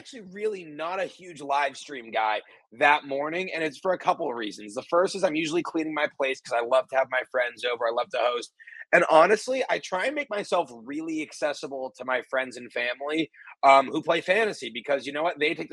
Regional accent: Boston, Massachusetts, United States; I am from Boston originally

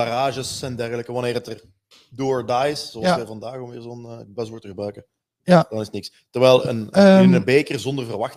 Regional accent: West Flanders, Belgium; Ik vind dat dat wel hard binnenkomt als West-Vlaming.

